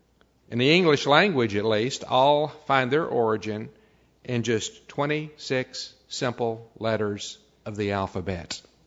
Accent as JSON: {"language": "English", "region": "Texas", "country": "United States", "tie": "born or raised there", "said": "even though I grew up in Texas and I'm used to big things"}